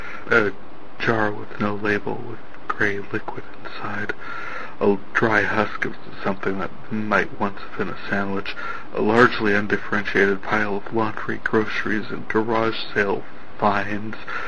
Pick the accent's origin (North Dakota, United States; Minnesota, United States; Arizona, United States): North Dakota, United States; I am from North Dakota